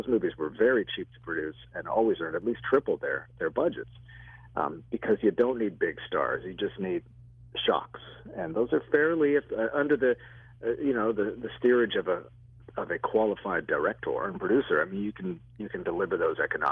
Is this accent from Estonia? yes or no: no; Toronto, Ontario, Canada; which is a 1975 Canadian horror film shot here in my hometown of Toronto